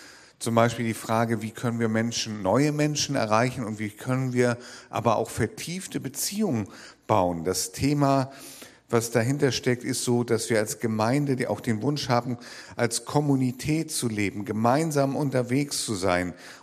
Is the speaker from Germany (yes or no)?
yes; Germany; ich komme ja so aus der Nähe von Hamburg